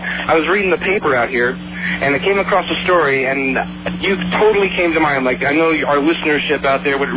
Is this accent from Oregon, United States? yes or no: yes; Portland, Oregon, United States; I'm a regular listener. I'm actually normally from Portland, but I'm in Idaho right now.